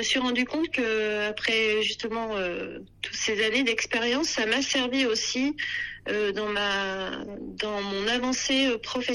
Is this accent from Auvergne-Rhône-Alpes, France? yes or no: yes; Pressins, Auvergne-Rhône-Alpes, France; Mais moi, je suis originaire de Pressin.